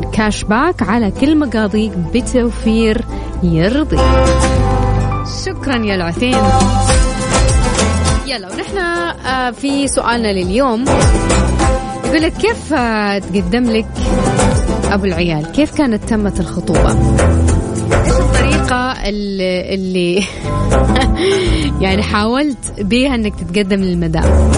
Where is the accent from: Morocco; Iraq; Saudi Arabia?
Saudi Arabia